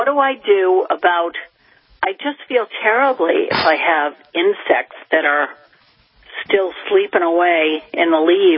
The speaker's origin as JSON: {"language": "English", "region": "New York", "country": "United States", "tie": "born or raised there", "said": "I grew up in New York, and we had tremendous luck putting in sod plugs."}